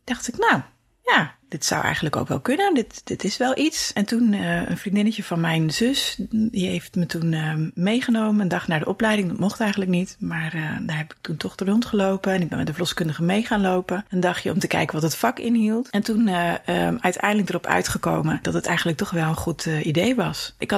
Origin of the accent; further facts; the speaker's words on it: Limburg, Netherlands; Ik ben opgegroeid in Zuid-Limburg... op 10 kilometer van de opleiding toendertijd nog in Kerkrade.